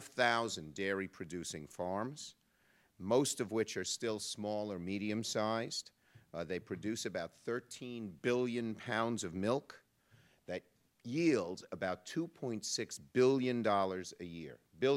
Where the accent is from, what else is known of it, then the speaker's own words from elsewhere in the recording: Brooklyn, New York, United States; First, I come from Brooklyn, New York. We have no farms in Brooklyn